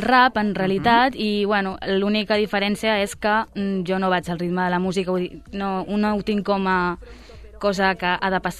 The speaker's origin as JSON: {"language": "Catalan", "country": "Uruguay", "tie": "born or raised there", "said": "la meva infància a l'Uruguai ha estat una mica com potent."}